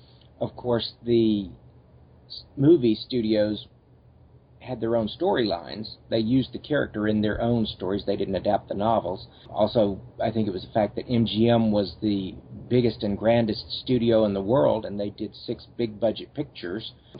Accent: Mississippi, United States; now in Los Angeles, United States; Well, I moved to Los Angeles from Mississippi in 1989

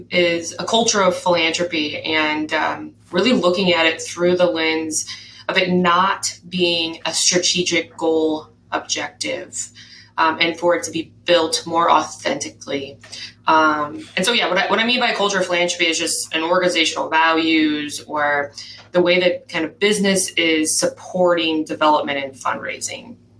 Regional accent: Illinois, United States; I am from the St. Louis metropolitan area, so on the Illinois side.

